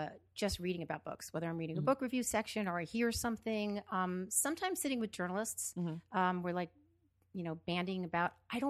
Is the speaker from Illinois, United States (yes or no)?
no; New York City, New York, United States; And I'm from New York City, so that's interesting.